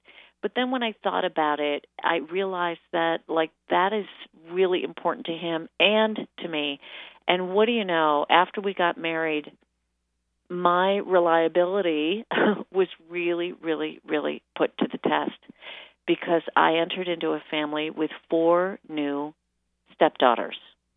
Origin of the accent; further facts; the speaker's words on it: Freeville, New York, United States; also born or lived in Chicago; when I moved back to my little hometown, I moved to Freeville from Chicago to take care of my mother at the end of her life.